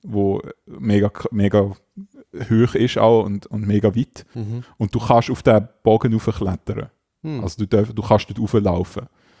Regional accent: Switzerland; da habe ich mir jetzt also auch als Schweizer gesagt

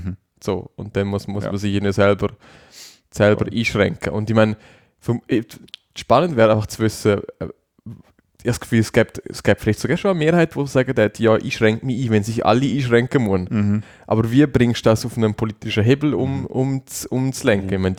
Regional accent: Switzerland; wir Schweizer, also ich als Schweizer, ich bin schon bereit dazu.

